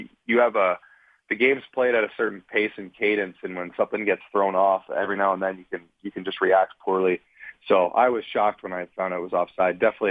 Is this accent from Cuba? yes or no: no; Ontario, Canada; I'm from Ontario. I'm so close to here